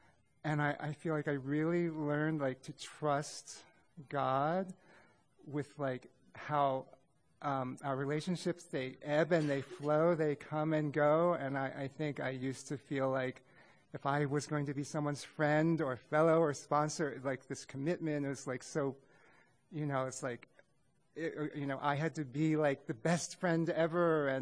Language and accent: English; Philadelphia, Pennsylvania, United States; I'm from Philadelphia, region 7.